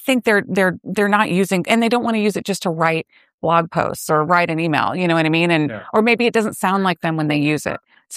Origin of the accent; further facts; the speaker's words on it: Tallahassee, Florida, United States; from Tallahassee, Florida.